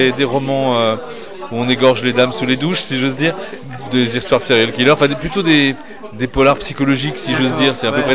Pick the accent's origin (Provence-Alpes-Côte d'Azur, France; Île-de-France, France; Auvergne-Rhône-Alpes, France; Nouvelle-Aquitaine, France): Auvergne-Rhône-Alpes, France; Saint-Étienne; Je suis Stéphanois, bonjour d'abord